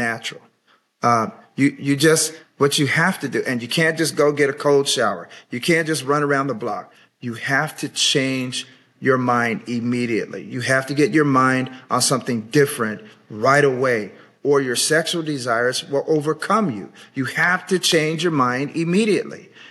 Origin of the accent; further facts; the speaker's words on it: Sacramento, California, United States; I grew up in Sacramento, the capital of California, and I grew up in St. Paul Missionary Baptist Church.